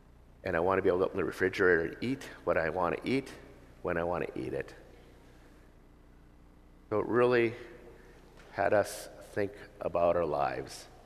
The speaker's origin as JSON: {"language": "English", "country": "United States", "said": "Gracious for, first of all, being an American."}